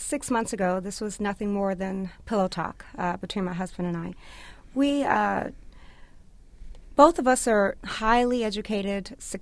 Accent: Miami, Florida, United States; I'm from Miami, and my husband is from Detroit. We grew up in predominantly Black neighborhoods.

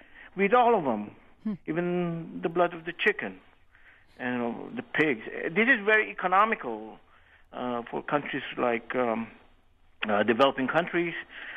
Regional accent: Philippines; now in Dallas, United States; I grew up in the Philippines, and I have seen a lot of really and eaten a lot of unique food over there.

